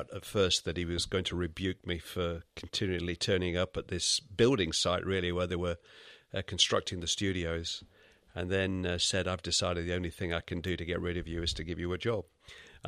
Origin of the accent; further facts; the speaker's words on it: Manchester, North West England, United Kingdom; I was brought up in the Manchester area.